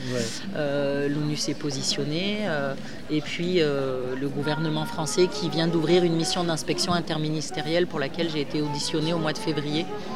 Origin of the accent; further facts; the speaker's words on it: Solignac-sur-Loire, Auvergne-Rhône-Alpes, France; je suis plus altiligérienne qu'altiligérienne, enfin. Voilà, moi, j'ai grandi à Solignac-sur-Loire, mon papa est du Boucher-Saint-Nicolas et je suis très attachée à ici.